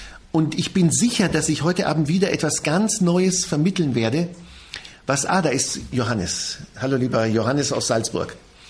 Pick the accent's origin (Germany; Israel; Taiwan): Israel; Jerusalem, Jerusalem District; first language Hebrew; German is a second language; Ich bin in Israel aufgewachsen, in Jerusalem geboren, in Jerusalem zur Schule gegangen